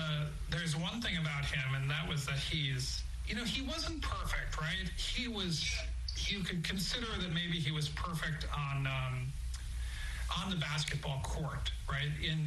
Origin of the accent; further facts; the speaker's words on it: Cleveland, Ohio, United States; Michael Jordan defeated my hometown Cleveland Cavaliers with a last-second shot